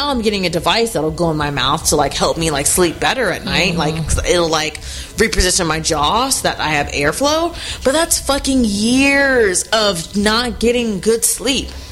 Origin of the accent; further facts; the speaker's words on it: Houston, Texas, United States; also born or lived in Austin; Like, I'm from Houston, but I lived in Austin for almost a decade. Now I'm out here in the Bay Area.